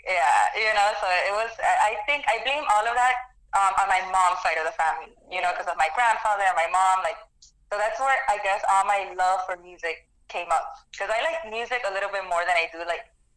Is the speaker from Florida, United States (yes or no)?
yes; Miami, Florida, United States; born there; So I was born in Miami, Florida, and both of my parents are from Nicaragua.